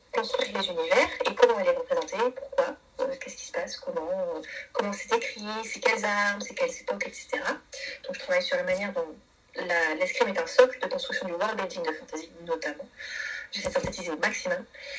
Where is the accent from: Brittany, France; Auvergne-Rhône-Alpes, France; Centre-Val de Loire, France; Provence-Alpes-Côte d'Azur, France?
Brittany, France; Brest; je suis une bretonne pure souche, je suis de Brest à la base, j'ai fait toutes mes études supérieures à Rennes, donc j'habite à Rennes